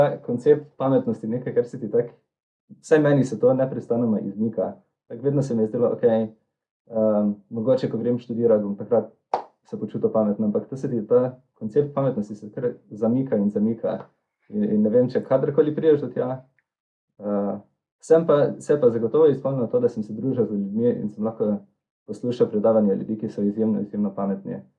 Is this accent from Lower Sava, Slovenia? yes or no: no; Maribor, Drava, Slovenia; now in Munich, Germany; prihajam iz Maribora. Tukaj sem hodil na drugo gimnazijo, potem sem bil v mednarodni maturi. Diplomiral pa sem na Berkeleyju iz računalništva.